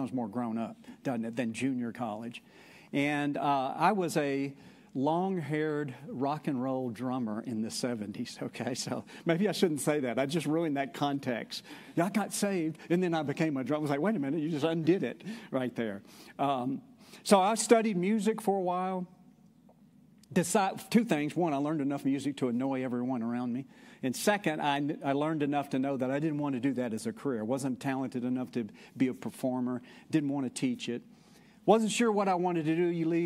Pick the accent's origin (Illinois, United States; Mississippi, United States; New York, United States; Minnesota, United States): Mississippi, United States; Even though I was born and reared in Mississippi, and so the Southeast is disparagingly sometimes referred to as the Bible Belt, right?